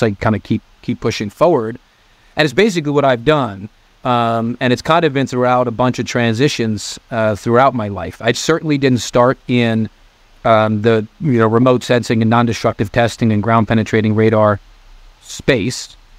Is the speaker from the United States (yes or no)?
yes; New York, United States; I was from New York originally, moved to the South, went to University of Georgia.